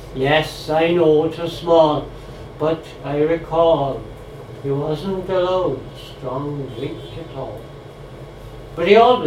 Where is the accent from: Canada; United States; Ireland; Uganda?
Ireland; Galway, Connacht; I come from Galway, and everything we win is prized.